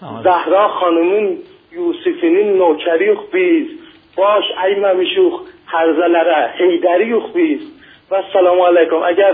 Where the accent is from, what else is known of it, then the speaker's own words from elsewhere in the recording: Ardabil, Ardabil Province, Iran; بنده خودم اردبیلی هستم و بیشتر اردبیل از فامیلای بنده هستم.